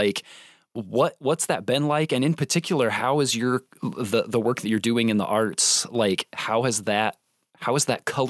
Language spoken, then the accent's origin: English; Indiana, United States; I'm from Indiana originally.